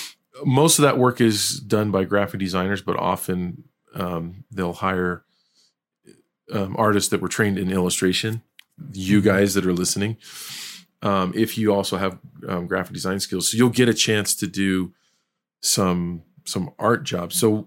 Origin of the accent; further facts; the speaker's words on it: Maryland, United States; I'm from Maryland. It was 5 miles from my house